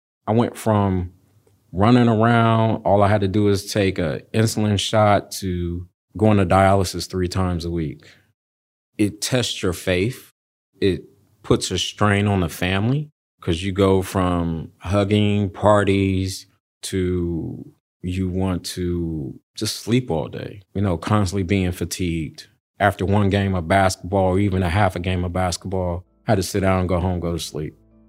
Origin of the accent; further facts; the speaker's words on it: Columbus, Ohio, United States; I grew up here in Columbus, Ohio. Grew up in a two-parent family home, loving mom, loving dad